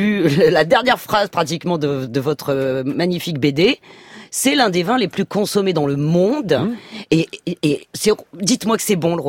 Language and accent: French; Nice, Provence-Alpes-Côte d'Azur, France; now in Paris, France; je suis née à Nice, j'ai grandi donc en Provence, et quand je suis arrivée à Paris